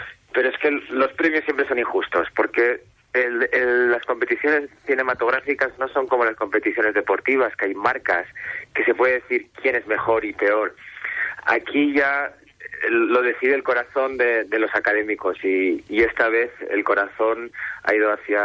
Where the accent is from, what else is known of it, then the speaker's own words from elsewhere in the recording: Bilbao, Basque Country, Spain; Yo como bilbaíno y como padre de la criatura